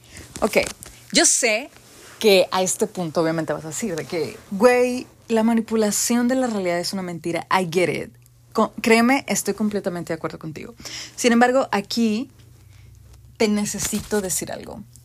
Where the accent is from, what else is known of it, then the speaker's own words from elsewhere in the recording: Monterrey, Nuevo León, Mexico; soy regia, soy norteña. Aquí le decimos clima al aire acondicionado. Bueno, no sé si en todo el norte, pero aquí en Monterrey sí